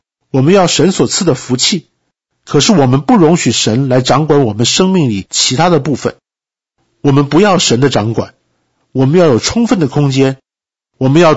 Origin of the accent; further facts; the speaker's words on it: China; 在宗教生活上，我们中国人总是用无事不登三宝殿来自嘲